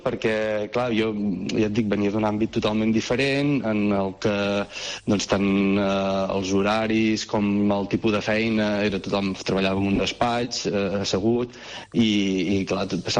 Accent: Figueres, Catalonia, Spain; Jo sóc de Figueres i molt, molt sovint anàvem a França a comprar coses

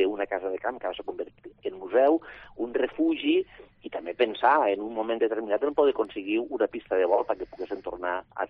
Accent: La Sénia, Catalonia, Spain; sí que està fora de la Sénia, però som de la Sénia també

